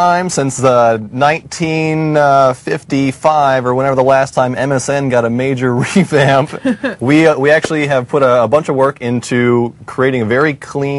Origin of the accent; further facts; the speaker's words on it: Detroit, Michigan, United States; I am from Detroit.